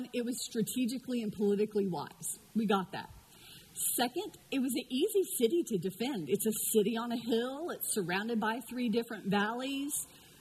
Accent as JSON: {"language": "English", "town": "Houston", "region": "Texas", "country": "United States", "tie": "born or raised there", "said": "So my family that I came from, I grew up in Houston, was just my mother, my father, my older brother, and myself."}